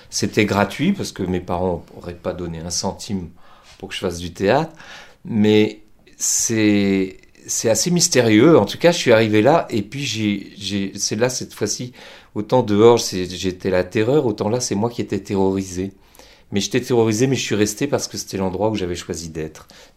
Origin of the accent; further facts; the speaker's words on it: Paris, Île-de-France, France; J'ai grandi à Belleville pendant la guerre d'Algérie, donc dans un climat vraiment de guerre.